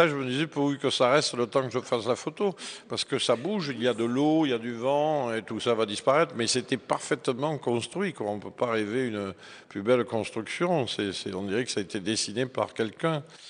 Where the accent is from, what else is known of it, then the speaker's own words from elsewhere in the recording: Arles, Provence-Alpes-Côte d'Azur, France; born there; c'est la Camargue, c'est le pays de ma mère, c'est le pays de mon père, et moi je suis né à Arles, mais c'est la capitale de la Camargue.